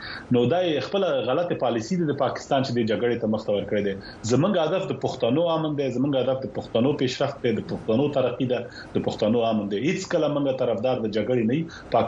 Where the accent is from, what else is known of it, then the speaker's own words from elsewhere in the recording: Kunar, Afghanistan; مونږ د یو غره نه غاړه پښتانه یې، زه د کونړ د ولایت يم